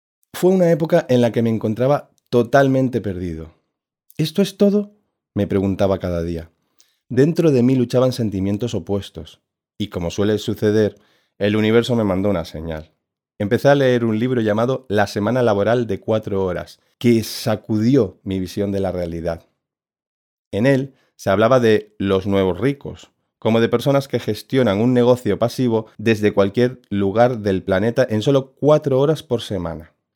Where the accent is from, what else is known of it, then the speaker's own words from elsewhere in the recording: Cáceres, Extremadura, Spain; born there; nací en Cáceres, una pequeña ciudad al oeste de España.